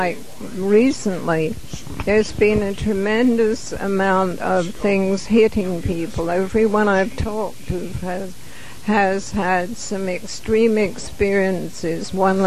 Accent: England, United Kingdom; now in Santa Barbara, United States; when I was in England, and I grew up in England.

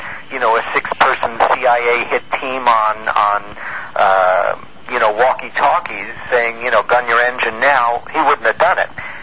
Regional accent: New York, United States; Long John Neville, who I'd listened to on the radio growing up on Long Island.

